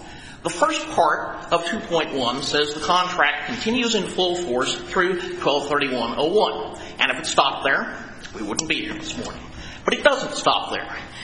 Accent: St. Louis, Missouri, United States; I'm from St. Louis, Missouri. I'm told I have an accent, although I would vigorously deny that.

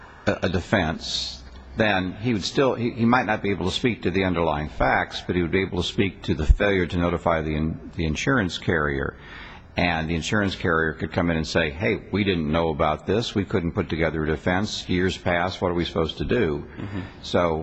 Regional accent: Virginia, United States; Oh, I'm from Virginia, so I'm used to it.

